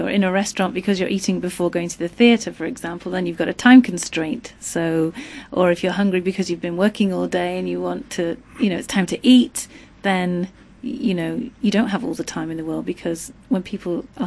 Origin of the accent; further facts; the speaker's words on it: England, United Kingdom; Oh, whilst. I'm English, you know.